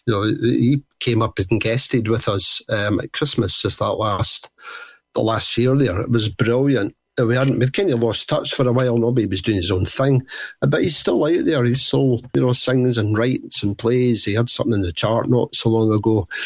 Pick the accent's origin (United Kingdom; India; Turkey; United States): United Kingdom; Edinburgh, Scotland; And you know, Edinburgh is my hometown.